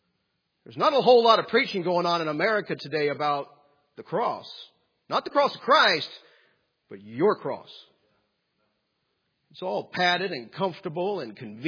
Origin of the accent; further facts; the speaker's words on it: United States; I felt a little bit of pride being an American.